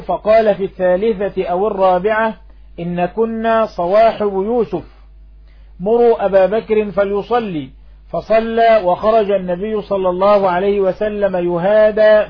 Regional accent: Egypt; وهذا يحصل عندنا في مصر في مساجد كثيرة.

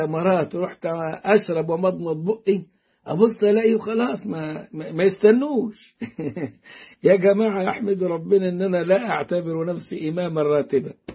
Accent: Upper Egypt, Egypt; أنا من الصعيد يقول لي إلا من المنصورة، يا عم الله يكرمك صعيدي

